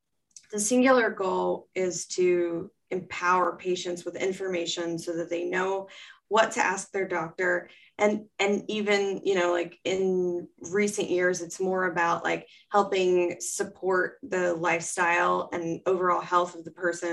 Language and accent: English; Ohio, United States; I'm from Southern Ohio, where Ohio, Kentucky, and West Virginia come together.